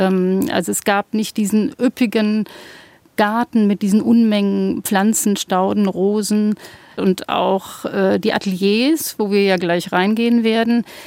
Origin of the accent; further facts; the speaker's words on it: Düsseldorf, North Rhine-Westphalia, Germany; ich bin ja aus der Großstadt, aus Düsseldorf, und hatte dort zwei Werkstätten schon. Also ich bin jeweils umgezogen und habe ja auch meine Ausbildung dort gemacht.